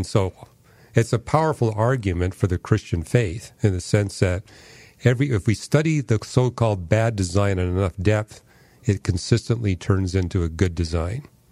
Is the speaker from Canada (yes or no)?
yes; Canada; I can remember growing up in Canada